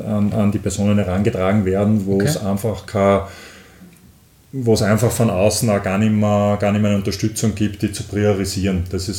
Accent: Austria; auch nur bei uns in Österreich

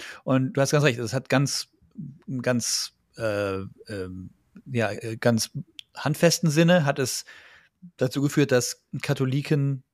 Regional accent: Baden-Württemberg, Germany; Ich komme aus Baden-Württemberg, das hatten wir da schon.

